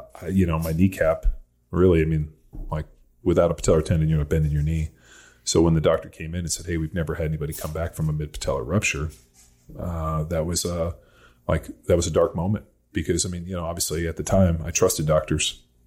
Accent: California, United States; rookie in the NFL, I'm from California, I'm living in Philly, I don't know anybody.

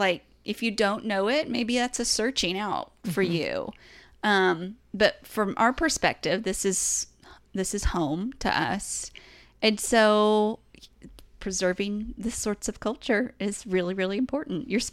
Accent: Tennessee, United States; But, you know, we came from East Tennessee. That's where our our mom our and dad are from.

